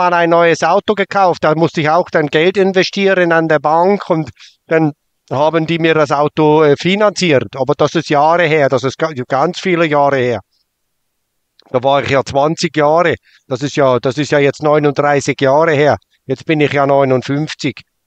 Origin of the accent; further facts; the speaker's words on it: Ticino, Switzerland; now in Germany; ich lebe in Deutschland, aber ich komme aus dem Dorf Muckusulwan, ganz in der Nähe